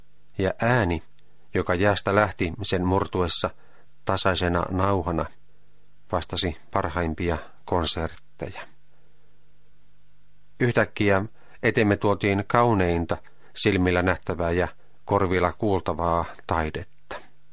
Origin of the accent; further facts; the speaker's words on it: Posio, Lapland, Finland; jäänyt erityinen tapaus nuoruudestani, jolloin osallistuin aktiivisesti vapaan palokunnan toimintaan kotipaikkakunnallani Posiolla.